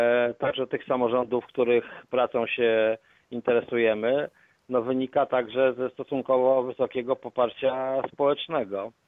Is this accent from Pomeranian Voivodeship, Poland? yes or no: yes; Gdańsk, Pomeranian Voivodeship, Poland; zresztą ja też z Gdańska.